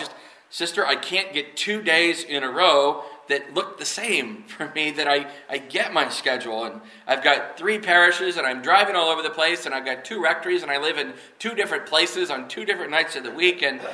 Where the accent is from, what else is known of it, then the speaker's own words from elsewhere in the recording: Kansas, United States; Now, we're from Kansas. We don't speak Vietnamese.